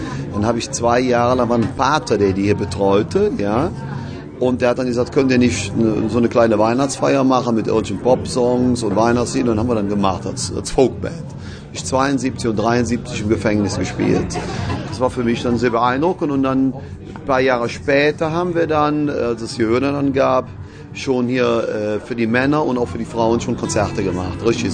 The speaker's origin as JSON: {"language": "German", "town": "Cologne", "region": "North Rhine-Westphalia", "country": "Germany", "said": "ich komme aus Mauenheim, wir waren … Da ist auch übrigens, sind … auch entstanden in Mauenheim, Köln-Mauenheim, das ist ja gar nicht so weit von hier."}